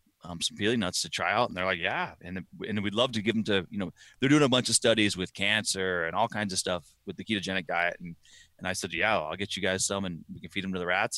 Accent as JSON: {"language": "English", "town": "Barrow", "region": "Alaska", "country": "United States", "tie": "born there", "said": "I spent a lot of time in the north of Alaska and that whole I was born in Barrow, Alaska, which is up in Eskimo Village."}